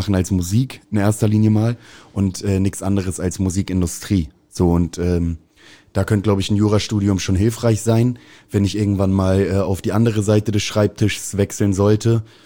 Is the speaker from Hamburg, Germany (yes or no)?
yes; Hamburg, Germany; liebe St. Pauli, ist meine Heimat. Ich habe, glaube ich, die wichtigste Zeit meines Lebens hier erlebt.